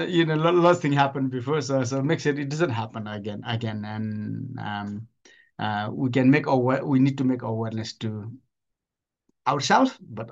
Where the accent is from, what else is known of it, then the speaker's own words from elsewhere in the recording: Nepal; English is a second language; moved away as an adult; because I grew up in Nepal up to age of 19